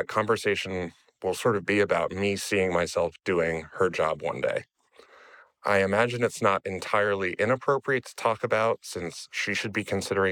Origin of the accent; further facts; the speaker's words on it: United States; now in Amsterdam, Netherlands; I'm an American expat currently living in Amsterdam in the Netherlands.